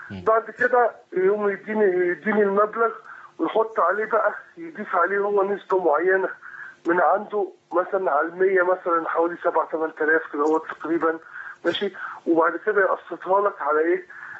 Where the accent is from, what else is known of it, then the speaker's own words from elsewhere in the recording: Egypt; now in Saudi Arabia; أنا مواطن مصري مقيم في السعودية ومعايا أسرتي ومعايا أولادي